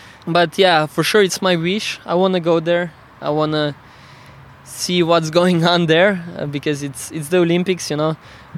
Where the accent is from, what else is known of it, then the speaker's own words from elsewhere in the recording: Slovenia; English is a second language; I'm Slovene. I come from Slovenia, so I consider myself a Slovenian.